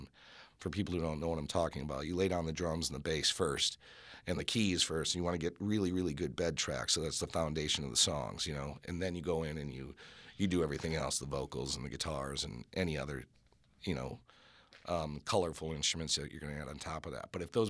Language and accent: English; Oconomowoc, Wisconsin, United States; I'm from Oconomowoc, Wisconsin.